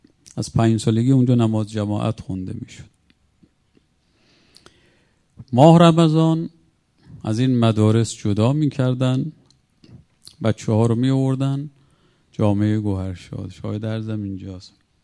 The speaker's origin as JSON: {"language": "Persian", "town": "Mashhad", "region": "Razavi Khorasan", "country": "Iran", "tie": "born or raised there", "said": "من مشهدیم، بچه مشهدم، با قریه مشهد درس میخوندیم"}